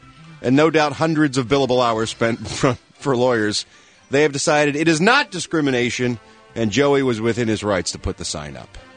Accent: Philadelphia, Pennsylvania, United States; He's the owner of Gino's Steaks in my hometown of Philadelphia, Pennsylvania.

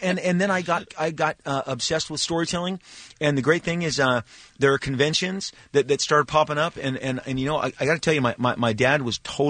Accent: Anaheim, California, United States; where I grew up in Anaheim, on the corner of Magnolia and Broadway, there was a 7-Eleven, a liquor store, and a grocery store on three, and then a Pizza Hut.

